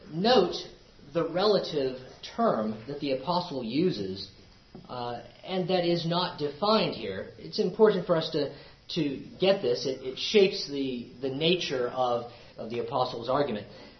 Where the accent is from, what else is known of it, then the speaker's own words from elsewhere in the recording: United States; That's just natural to me because I grew up in America.